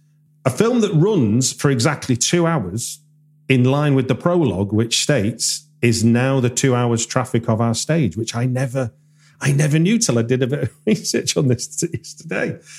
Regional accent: England, United Kingdom; Being an Englishman, I can tell you that many Scots were offended

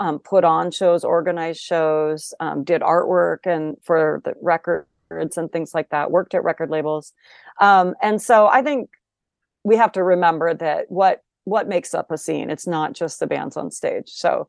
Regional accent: Olympia, Washington, United States; but especially growing up in Olympia is pretty insular town, you know, like with the Evergreen State College, real liberal

